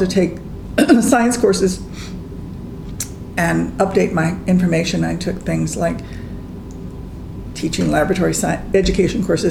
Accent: Miami, Florida, United States; also born or lived in Fort Myers; Lived there till I was 11. Moved with my mother after she was divorced and remarried to Miami, North Miami, where I went to junior and senior high school.

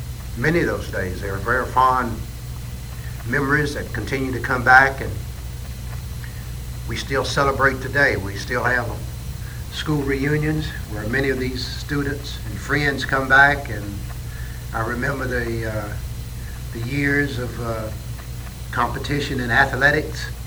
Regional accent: Bowling Green, Kentucky, United States; I'm a native of Bowling Green, Kentucky, Warren County. I grew up here in Bowling Green in Warren County.

